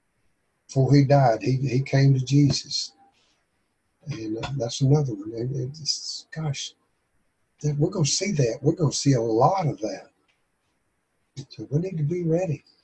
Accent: Arkansas, United States; I'm coming in from Arkansas. I'm just an old farm boy.

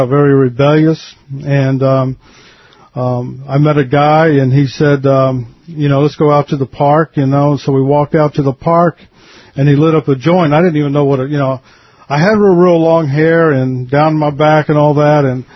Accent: Philadelphia, Pennsylvania, United States; born there; and that's actually where I'm from. I was born in Philadelphia

